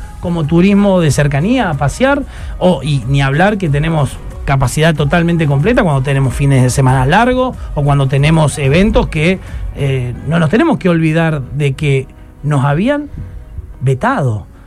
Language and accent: Spanish; Rosario, Santa Fe, Argentina; me emociona como rosarino